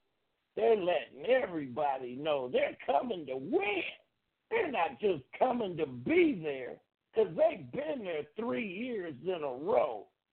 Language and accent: English; Carson, California, United States; So they're the Carson Chargers, as far as I'm concerned. That's my hometown, people. That's where I'm born and raised.